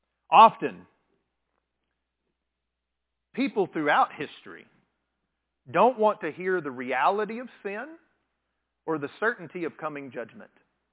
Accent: Texas, United States; When I was growing up in West Texas, we said that phrase a lot of times

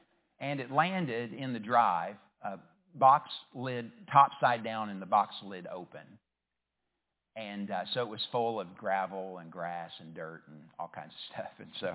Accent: Tennessee, United States; also born or lived in San Diego, United States; I grew up in East Tennessee, but I was actually born in San Diego, California.

